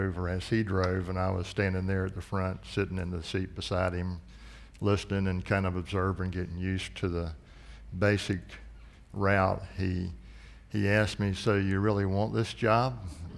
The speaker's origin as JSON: {"language": "English", "region": "Florida", "country": "United States", "tie": "born or raised there", "also_born_or_lived": "Texas", "said": "growing up in Florida, then spending 3 years in Texas at Southwestern, where the terrain is much like it is here, pine trees and flat."}